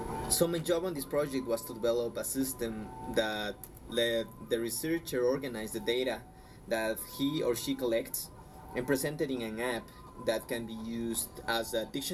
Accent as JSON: {"language": "English", "town": "Otavalo", "region": "Imbabura", "country": "Ecuador", "said": "I am from Otavalo, Imbabura, Ecuador, and I belong to the Quichua Otavalo Band First Nation."}